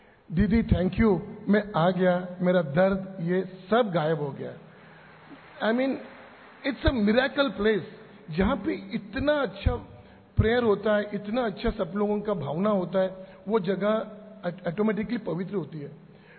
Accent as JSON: {"language": "Hindi", "town": "Belgaum", "region": "Karnataka", "country": "India", "said": "मैं बड़ौदा से नहीं, मैं बेलगाम से हूँ, कर्नाटक का।"}